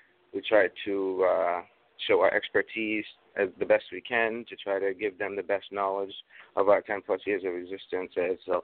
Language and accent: English; Augusta, Maine, United States; I was actually born and raised in Augusta, Maine. Been there the whole 30 years of my existence.